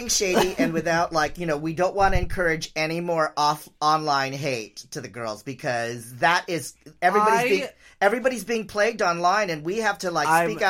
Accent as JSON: {"language": "English", "town": "San Francisco", "region": "California", "country": "United States", "tie": "born or raised there", "said": "Well, I grew up in San Francisco, you know, in the 70s and 80s."}